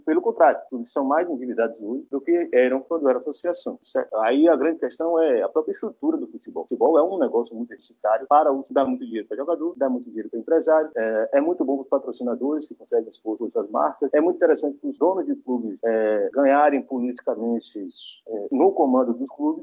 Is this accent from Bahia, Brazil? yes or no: yes; Salvador, Bahia, Brazil; now in Rio de Janeiro, Brazil; Eu sou de Salvador, da Bahia, apesar de viver no Rio de Janeiro há mais de 5 anos.